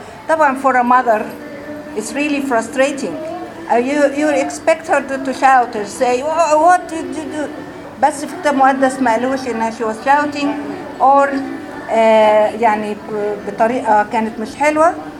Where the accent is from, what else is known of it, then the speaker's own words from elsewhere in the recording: Egypt; انا جاية من مصر.